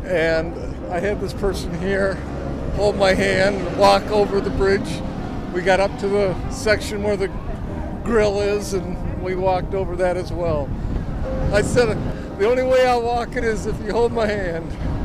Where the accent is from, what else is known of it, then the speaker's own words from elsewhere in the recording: Dearborn, Michigan, United States; I'm from Dearborn, Michigan.